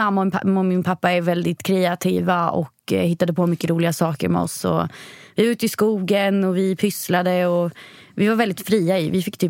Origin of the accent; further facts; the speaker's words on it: Vingåker, Södermanland, Sweden; Nej, jag kommer från Vingåker.